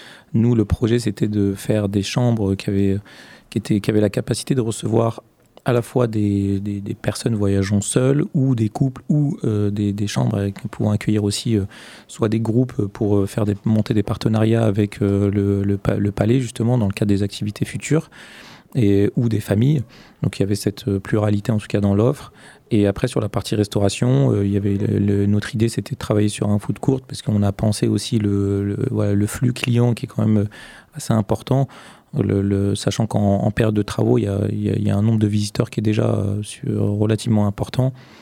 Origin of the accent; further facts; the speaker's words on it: Poitiers, Nouvelle-Aquitaine, France; Je suis originaire de Poitiers